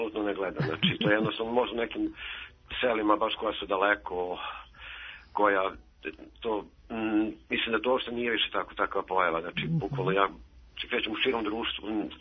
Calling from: Požarevac, Braničevo District, Serbia; Dobro jutro, ja sam iz Požareca

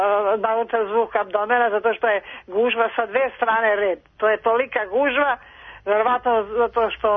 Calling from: Aleksandrovac, Šumadija and Western Serbia, Serbia; Iz Aleksandra sa Župskom.

